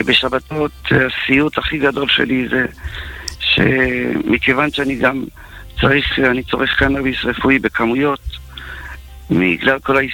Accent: France; now in Israel; ואני כאילו בחור ישיבה במקור, למרות שאנחנו צרפתים ובאנו מצרפת והכל וזה, אבל והיינו בהתחלה מזרחי, היינו גרים באלון מורה

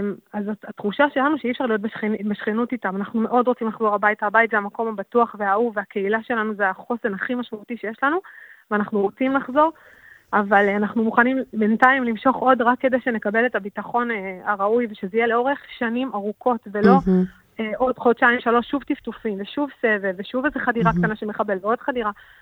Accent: Ma'agalim, Southern District, Israel; כל החיים בדרום, אני מיושב מעגלים במקור, ובעצם גדלתי במקום הכי בטוח בעולם

